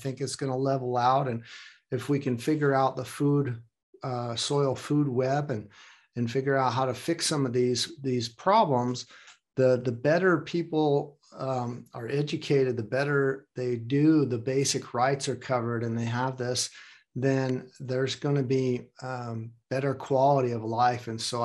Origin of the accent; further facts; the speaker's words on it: United States; now in Hamburg, Germany; I live in Hamburg, Germany right now, but I'm from America